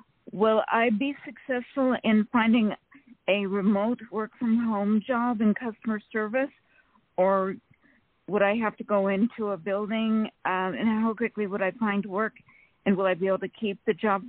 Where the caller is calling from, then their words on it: California, United States; from California.